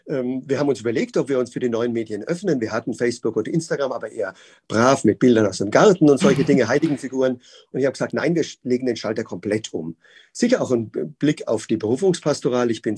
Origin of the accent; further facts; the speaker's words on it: Würzburg, Bavaria, Germany; Ich bin gebürtiger Würzburger, bin aufgewachsen als Oberministrant in der Pfarrei und wollte Priester werden.